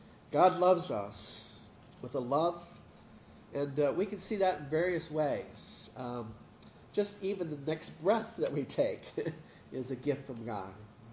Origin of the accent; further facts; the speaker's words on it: Pennsylvania, United States; Since I'm from Pennsylvania, I guess I'll root for the Phillies.